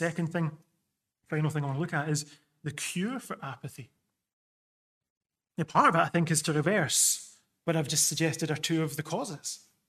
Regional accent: Callander, Scotland, United Kingdom; also born or lived in Glasgow; growing up in Scotland, I was born in Glasgow, then we moved to this little place called Callander, where my dad was a minister.

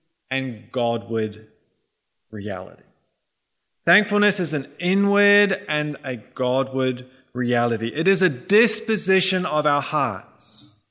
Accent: Australia; not because we're overflowing with thankfulness, but because we're Aussie

